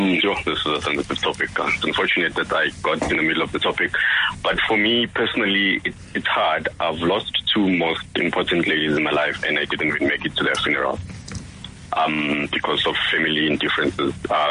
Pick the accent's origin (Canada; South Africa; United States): South Africa; Durban, KwaZulu-Natal; now in Johannesburg, South Africa; like initially I'm from Durban, but now I'm in Joburg.